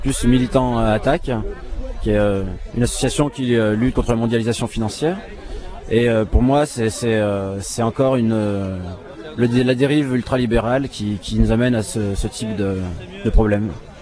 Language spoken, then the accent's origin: French; Lyon, Auvergne-Rhône-Alpes, France; Je viens de Lyon, en France